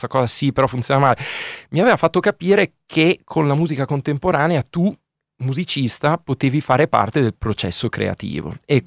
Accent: Emilia-Romagna, Italy; accent: Emilian; tradisco il mio accento emiliano, si sente ancora forte

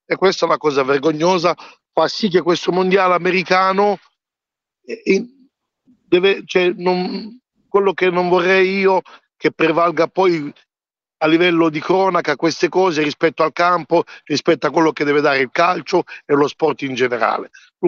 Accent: DR Congo; Contro la Repubblica Democratica del Congo, il mio paese

